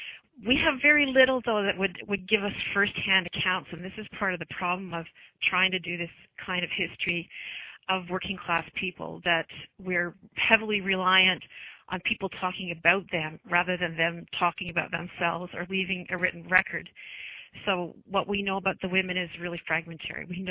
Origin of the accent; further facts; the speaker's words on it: Ontario, Canada; like many people growing up in Eastern Ontario, I was very familiar with the canal and visited as a recreational site